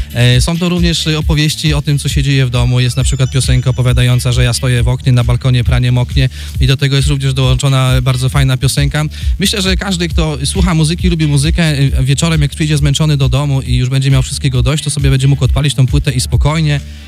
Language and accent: Polish; Goleniów, West Pomeranian Voivodeship, Poland; Ja przyjechałem do was z Goleniowa.